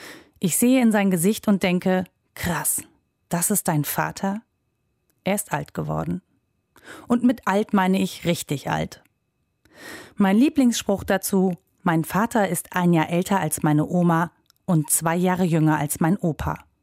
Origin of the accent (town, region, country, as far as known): Mönchengladbach, North Rhine-Westphalia, Germany; born or raised there